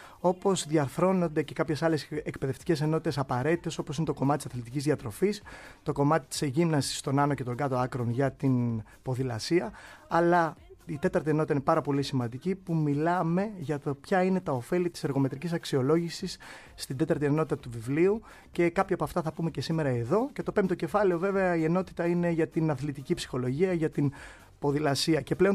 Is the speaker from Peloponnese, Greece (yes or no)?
yes; Sparta, Peloponnese, Greece; Όντως σπαρτιάτης ποδηλάτης, αγαπώ τον τόπο μου